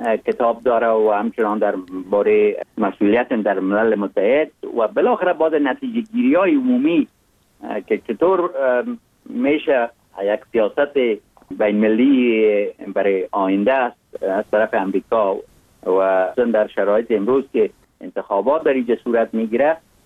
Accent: Mazar-i-Sharif, Balkh, Afghanistan; born there; آدم در جای مثل مزار شریف که در اونجا متولد شدم

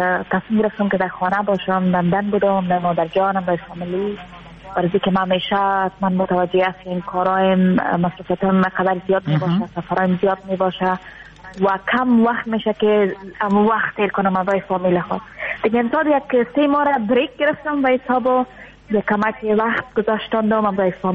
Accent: Afghanistan; ما اگر چی دیر نشد از افغانستان آمدم، یک دو سه ماه میشه

